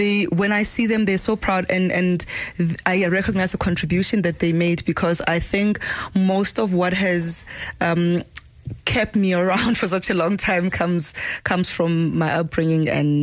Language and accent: English; Pilanesberg, North West, South Africa; born there; So I was born in Ruling, Kwara Sarapani, Pilanesberg. Most people know it as Pilanesberg. Very rural at the time.